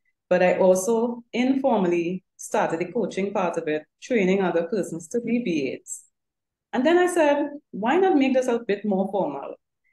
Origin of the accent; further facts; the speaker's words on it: Trinidad & Tobago; We went to Israel, very far from the Caribbean, because I'm from Trinidad and Tobago.